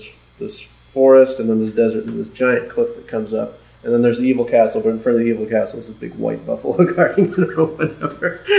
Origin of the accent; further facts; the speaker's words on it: California, United States; We grew up in California